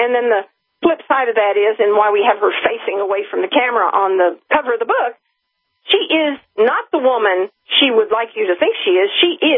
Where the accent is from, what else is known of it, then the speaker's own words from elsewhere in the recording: Hot Springs, Arkansas, United States; I mean, you got to remember, we grew up in Hot Springs. Our families were friends for years.